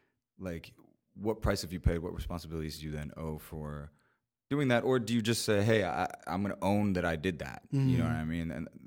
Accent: Tampa, Florida, United States; because growing up in Tampa I just felt like an outsider

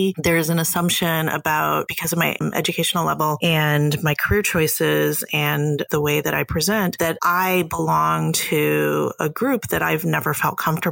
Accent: the South, United States; I'm a Southerner.

